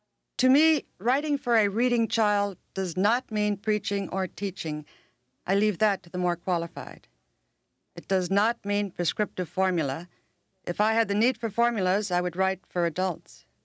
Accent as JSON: {"language": "English", "town": "Milwaukee", "region": "Wisconsin", "country": "United States", "tie": "born or raised there", "said": "This ceremony could have been set in Milwaukee, my hometown"}